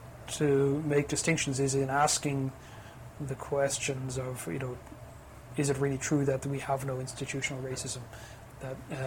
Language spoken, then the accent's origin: English; Ireland; Believe me, I'm Irish. I know how difficult it is to change one's cultural baggage.